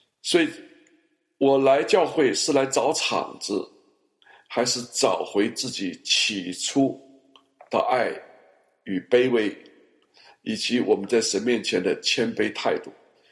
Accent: Guangzhou, Guangdong, China; 那我是从小在广州长大的，我又是北方人，所以我的国语和广东话都是 OK 的。

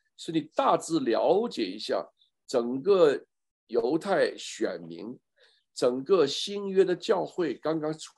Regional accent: China; 这是我们中国人那么多年来啊，从1894年甲午风云、甲午战争以后，中国人就瞧不起日本人

